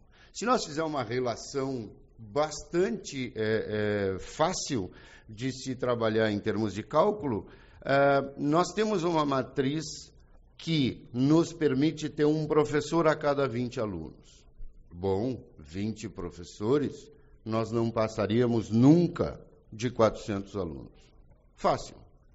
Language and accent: Portuguese; Uruguaiana, Rio Grande do Sul, Brazil; Eu sou uruguaienense, nasci em Uruguaiana, me orgulho da comunidade onde vivo